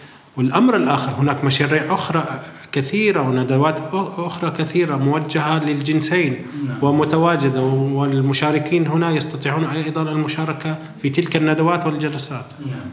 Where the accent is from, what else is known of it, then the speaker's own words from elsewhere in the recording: Syria; now in Berlin, Germany; أنا ك ربما مسلم أو سوري أو عربي وبنفس الوقت في أستطيع أن أعيش أيضا بنفس الوقت كألماني نحن متواجدون الآن في برلين